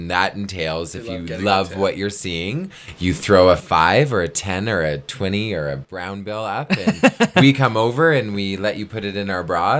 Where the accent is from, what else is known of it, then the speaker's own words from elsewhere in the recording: Alberta, Canada; I grew up in the Bow Valley, and there wasn't this movement when I lived here.